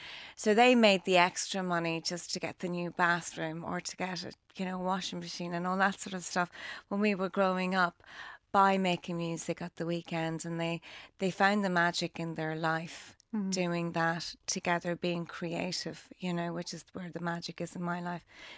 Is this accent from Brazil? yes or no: no; Dundalk, Leinster, Ireland; Yeah, we grew up in Dundalk. Mum and dad are both from Dundalk. Their family heritage would be Tyrone and Donegal.